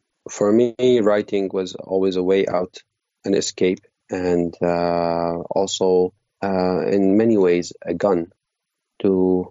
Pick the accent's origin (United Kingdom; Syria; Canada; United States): Syria; Like I told you, I was born a refugee in Syria.